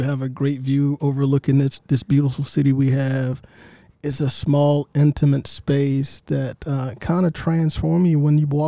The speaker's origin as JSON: {"language": "English", "town": "Augusta", "region": "Georgia", "country": "United States", "tie": "born or raised there", "said": "So I grew up in Augusta, actually not far from the studio. As a kid, I used to walk up and down Broad, going to movies at the Miller Theater and at the Imperial."}